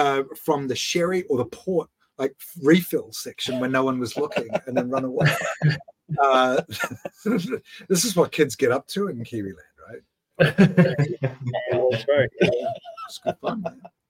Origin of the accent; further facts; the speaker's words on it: New Zealand; I'm a Kiwi.